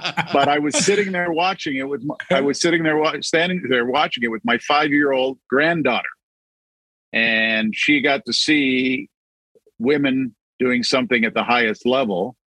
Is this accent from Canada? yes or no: yes; Hamilton, Ontario, Canada; I grew up in Hamilton